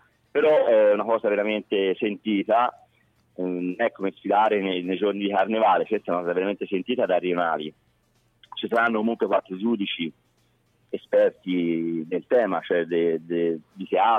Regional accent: Colle di Val d'Elsa, Tuscany, Italy; a parte io un'eccezione che ormai frequento da 25 anni a Castellina Scalo, ma sono di Colle Valdelsa.

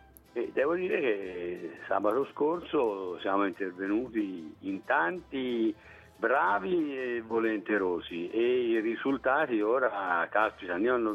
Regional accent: Siena, Tuscany, Italy; per chi come me, insomma, nato e cresciuto a Siena, convinto di aver visto tutto, di sapere tutto

